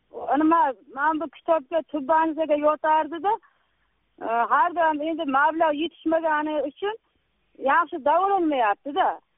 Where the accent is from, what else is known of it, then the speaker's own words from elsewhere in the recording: Qashqadaryo Region, Uzbekistan; Bir men nimadan Qashqadaryodanman.